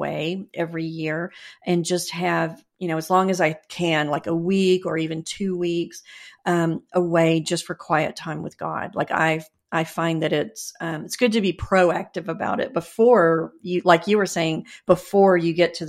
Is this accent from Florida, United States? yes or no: no; Dallas, Texas, United States; born there; which was that I was born in Dallas and my birth mother already had two children.